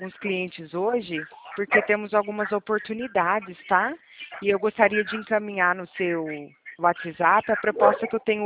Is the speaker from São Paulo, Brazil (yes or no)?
yes; Limeira, São Paulo, Brazil; Nós somos aqui de Limeira, na verdade, né? Aqui de Limeira.